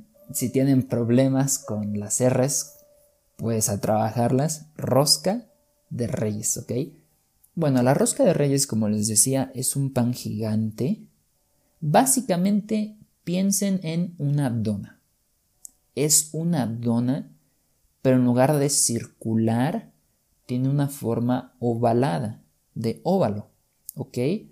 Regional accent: Mexico; quienes me escuchan desde hace tiempo sabrán que yo soy de México.

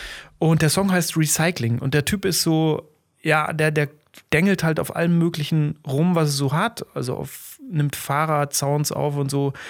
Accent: Dießen am Ammersee, Bavaria, Germany; also Diesner am Ammersee, wo ich aufgewachsen bin

